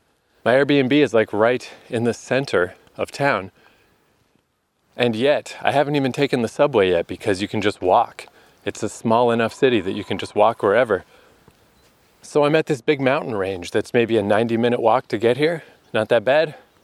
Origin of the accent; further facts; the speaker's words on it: Canada; now in Busan, South Korea; make my way back to my hometown. But a flight from Busan to fucking Toronto, a cheap one that still takes 31 hours and weird transfers and stuff, is $1,600. Yikes. Like, what the fuck? It's because Canada's just so big and empty.